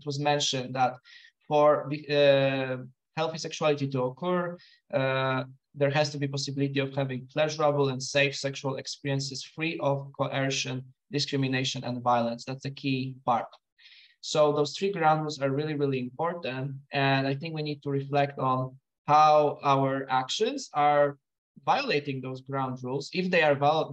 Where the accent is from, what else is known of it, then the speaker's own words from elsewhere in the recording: Poland; I'm from Poland.